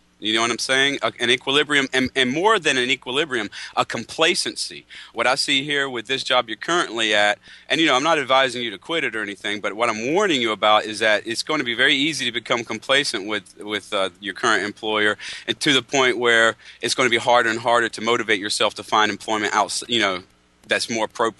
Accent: North Carolina, United States; I'm from North Carolina, so I'm glad I got this call.

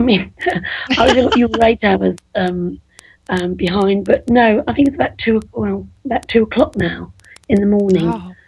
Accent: Liverpool, North West England, United Kingdom; we're both from Liverpool, me and Paul. But you can't tell by the accent now because I talk dead posh.

